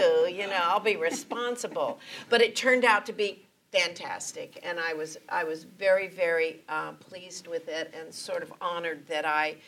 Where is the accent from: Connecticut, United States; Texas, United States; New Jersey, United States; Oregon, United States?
Texas, United States; Irving; also born or lived in San Fernando Valley, California; And so I was raised mostly in Dallas Irving and my early childhood, and then we moved back.